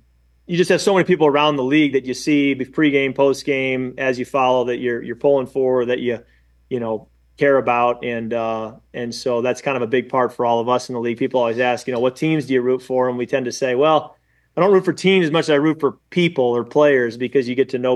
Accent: Chicago, Illinois, United States; moved away; also born or lived in Michigan; I grew up originally in Chicago before moving to Michigan. So I'm a Cubs guy, diehard. Okay. Grew up going to Wrigley.

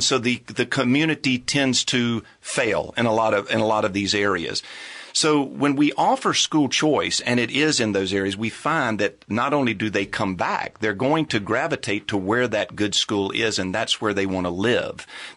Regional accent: Durham, North Carolina, United States; I grew up in the Durham public schools.

